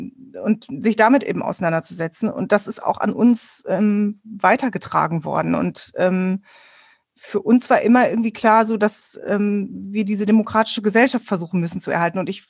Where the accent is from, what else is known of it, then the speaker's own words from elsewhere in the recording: North Rhine-Westphalia, Germany; Ich bin im Ruhrgebiet aufgewachsen